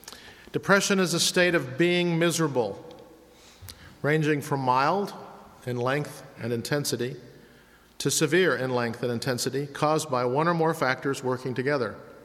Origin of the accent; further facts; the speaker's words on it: Midwest, United States; Now, I'm from the Midwest.